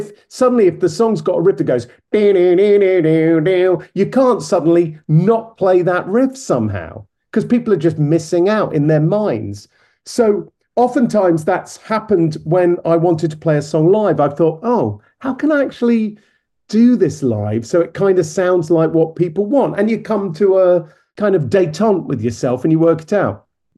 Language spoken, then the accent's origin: English; Hastings, South East England, United Kingdom; And then the 11th of May in my hometown of Hastings.